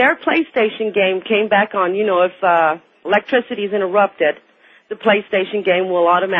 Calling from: San Antonio, Texas, United States; I'm from San Antonio, Texas.

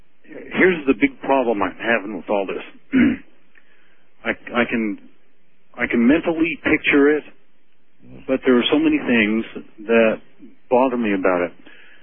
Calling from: Ogden, Utah, United States; I'm calling from Ogden, Utah.

